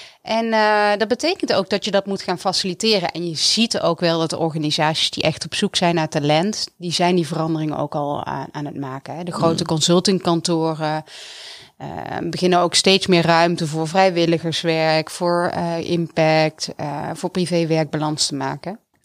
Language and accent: Dutch; Netherlands; En ik denk dat wij als Nederlanders, als innovatief land, met alle middelen bij uitstek, het land zijn waarin we daarmee kunnen beginnen.